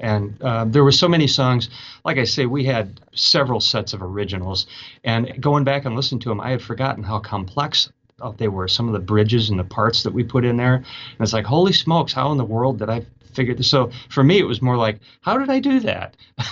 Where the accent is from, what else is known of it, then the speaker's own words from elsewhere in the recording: Chicago, Illinois, United States; I'm from the Chicago area, and Chicago, of course, is a music city big time with the blues and everything.